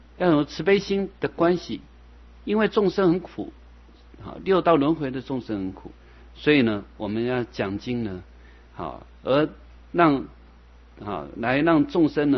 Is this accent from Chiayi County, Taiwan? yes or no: no; Xindian, New Taipei, Taiwan; 我们出生在像我呢是等于是说台北县人的，像我住在俗家住新店